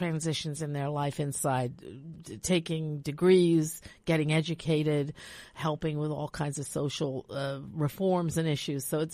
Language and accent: English; England, United Kingdom; also born or lived in Canada; Well, I was born in England, and I grew up and was educated in both England and Canada.